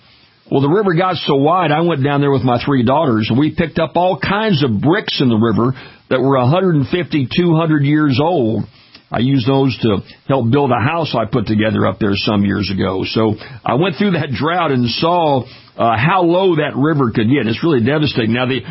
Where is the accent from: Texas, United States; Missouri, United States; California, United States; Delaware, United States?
Missouri, United States; St. Louis; I was born in St. Louis, raised up there where the river comes right through, and then went to law school down at Tulane, raised down in Louisiana